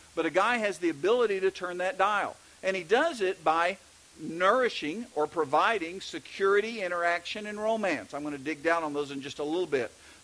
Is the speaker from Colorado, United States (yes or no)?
no; Texas, United States; accent: Texas; He was kind of interested, I think, in my Texas accent.